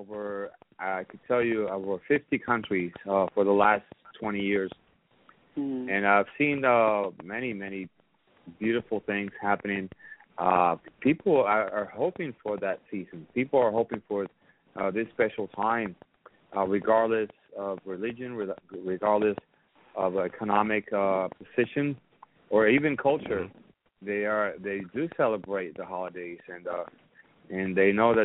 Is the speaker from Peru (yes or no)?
no; Puerto Rico; I'm from Puerto Rico